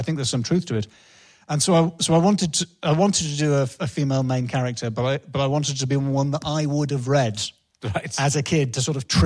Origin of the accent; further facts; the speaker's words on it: England, United Kingdom; I'm quite an emotionally repressed... English northern man. I'm half Scottish